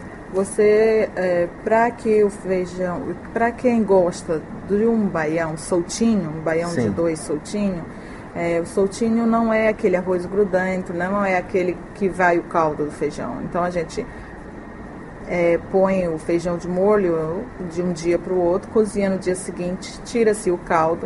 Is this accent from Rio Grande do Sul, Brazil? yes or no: no; Fortaleza, Ceará, Brazil; moved away as an adult; also born or lived in Serra; now in China; Eu nasci no interior do Ceará, na Serra, e eu morei lá 14 anos. Me mudei para Fortaleza com uns 15 anos, e daí eu cresci lá, estudei com meus 20 anos eu vim para a China.